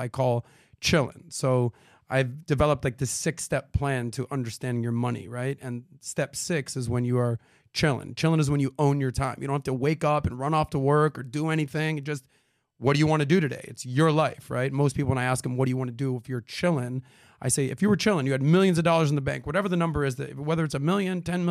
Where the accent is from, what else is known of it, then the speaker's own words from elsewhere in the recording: Miami, Florida, United States; Sure. Well, I'm born and raised in Miami. I'm a former jack of all trades, Miami party boy comedian who in his early 20s just didn't know what the hell was going on.